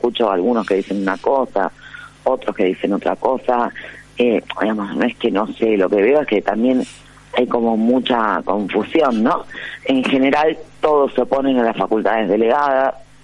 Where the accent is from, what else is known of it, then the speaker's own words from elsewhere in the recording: Buenos Aires, Argentina; Yo como bonaerense, si querés, me podría sentir gratificada